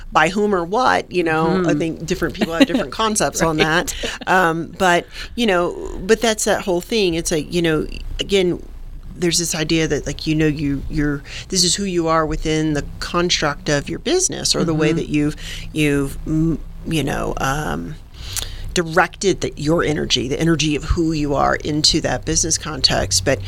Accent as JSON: {"language": "English", "region": "the South", "country": "United States", "said": "because I'm a gal from the South"}